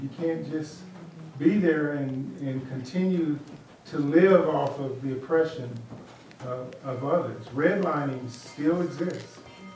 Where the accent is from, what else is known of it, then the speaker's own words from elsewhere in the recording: Kansas City, Missouri, United States; I grew up in Kansas City, and there was a park called Swope Park, and the park years ago was segregated.